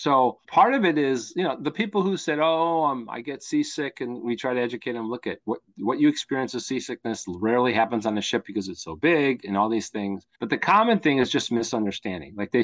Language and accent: English; Milwaukee, Wisconsin, United States; Or since I'm from Wisconsin, You know, and I come from Milwaukee. A beer is always near.